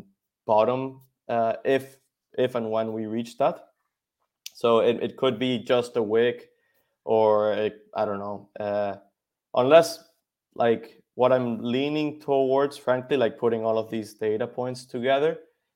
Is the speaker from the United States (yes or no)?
no; Venezuela; I'm originally from Venezuela.